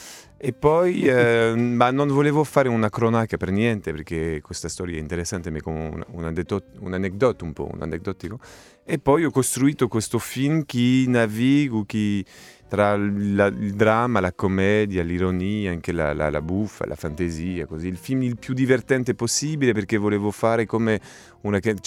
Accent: France; Italian is a second language; perché sono francese

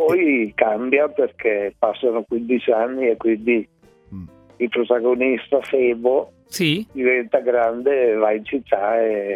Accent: Emilia-Romagna, Italy; Nella prima parte c'è il luogo dove sono nato. Io sono nato sull'Appennino emiliano

